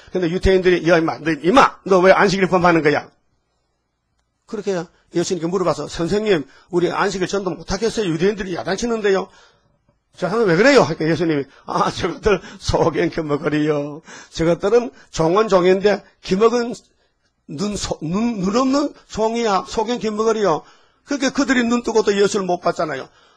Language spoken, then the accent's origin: Korean; Uiseong, North Gyeongsang, South Korea; 나는 의성 사람이요. 같은 경상북도야.